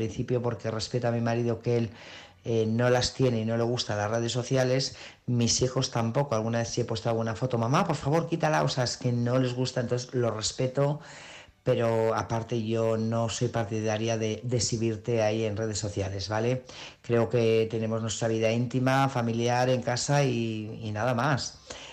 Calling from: Burgos, Castile and León, Spain; corresponsal de Burgos.

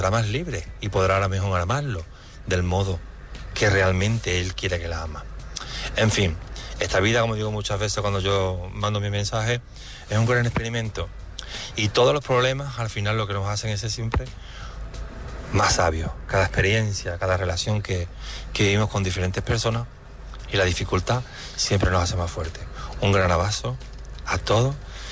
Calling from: Seville, Andalusia, Spain; de Sevilla y llamo para opinar sobre el tema de esta noche

